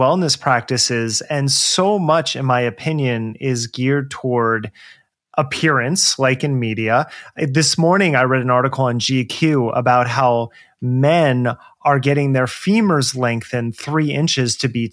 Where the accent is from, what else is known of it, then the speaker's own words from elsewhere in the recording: New Jersey, United States; also born or lived in New York City / Los Angeles; now in Portland, United States; I grew up in Jersey, but I lived in New York City working in media. And then I moved to LA for similar reasons as you.